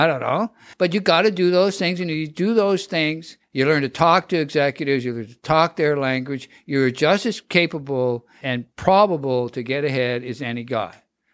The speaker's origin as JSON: {"language": "English", "region": "Atlantic Canada", "country": "Canada", "moved": "yes", "said": "Okay, I came from Atlanta, Canada."}